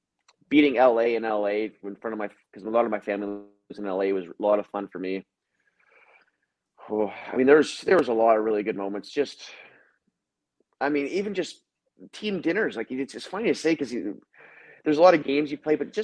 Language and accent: English; Canada; because I'm Canadian as well.